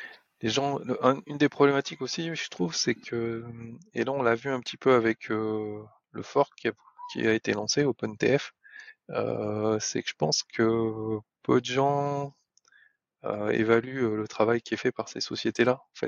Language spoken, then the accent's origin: French; France; Enfin, on est français.